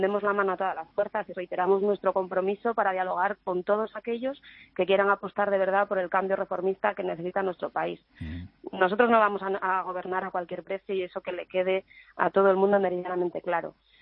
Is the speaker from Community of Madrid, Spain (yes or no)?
no; Asturias, Spain; Mire, yo soy asturiana